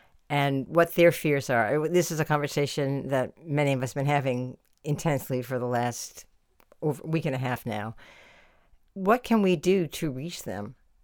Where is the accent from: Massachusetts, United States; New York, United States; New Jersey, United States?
Massachusetts, United States; Worcester; my hometown, where you used to teach, in Worcester, Massachusetts, was the place when I was growing up.